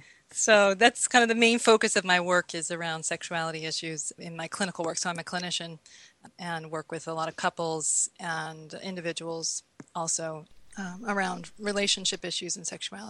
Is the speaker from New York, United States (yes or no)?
no; Burlington, Vermont, United States; So I grew up in Burlington, Vermont, a family of eight kids and devout family in the church.